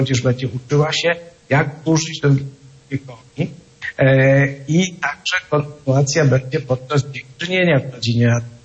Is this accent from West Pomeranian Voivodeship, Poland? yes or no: no; Gniezno, Greater Poland Voivodeship, Poland; also born or lived in Poznań; związany byłem przez dłuższy czas z Poznaniem, a pochodzę z Gniezna, z pierwszej stolicy Polski.